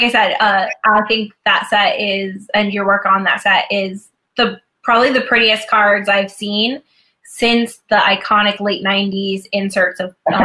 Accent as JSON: {"language": "English", "region": "Connecticut", "country": "United States", "said": "So I'm from Connecticut, so like UConn Huskies"}